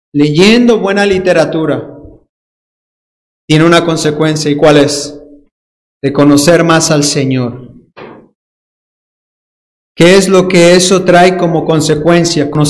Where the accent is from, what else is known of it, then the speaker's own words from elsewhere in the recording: Dominican Republic; accent: Dominican; Y cuando utilizo yo mi acento dominicano, usted debe tener cuidado, ¿eh?